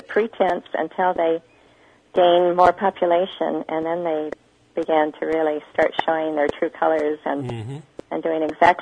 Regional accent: Idaho, United States; which is just 2 hours away from where I grew up in Idaho

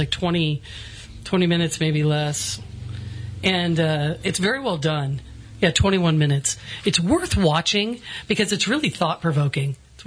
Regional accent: East Coast, United States; now in California, United States; growing up in the East and going to Salem and studying the Salem witch trials

